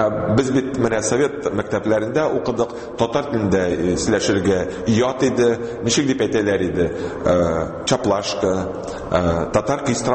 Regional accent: Kazan, Tatarstan, Russia; Казан егете, мин рус мәктәбен бетердем, һәм инде татарча мине сөйләшергә минем яраткан дәвәнем өйрәтте.

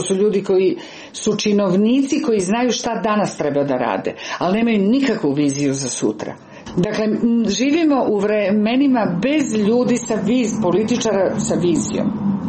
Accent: Belgrade, Serbia; Da, ja sam rođena u Beogradu, živjela sam u tom gradu i jako sam ga voljela.

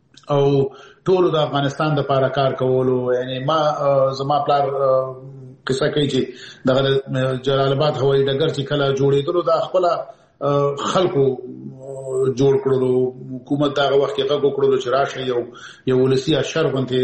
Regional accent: Peshawar, Khyber Pakhtunkhwa, Pakistan; زه پېښور کې د اول صف نه نیولې تر دولسم پورې مالته درس ویلی دی. نو زه د پېښور سره شاید دی زیات افغانان داسې وي چې دومره بلد نه وي لکه زه چې په پېښور کې څومره بلد دی، او پېښور کې څومره وخت تېر کړی دی.

